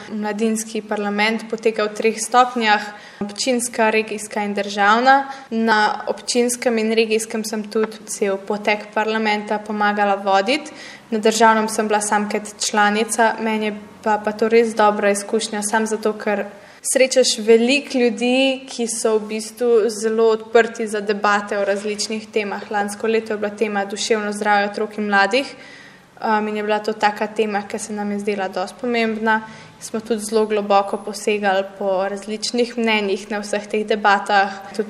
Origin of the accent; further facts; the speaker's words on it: Mrzli Vrh, Gorizia, Slovenia; glede na to, da sem pač iz Mrzlega vrha nad Idrijo, kar pomeni, da imam od doma do šole približno 35 minut v vsako smer.